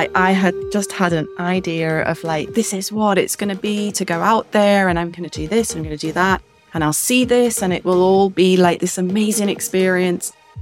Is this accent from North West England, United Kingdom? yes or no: yes; Liverpool, North West England, United Kingdom; also born or lived in India; So I'm from Liverpool originally, and I am currently working with refugees in Liverpool.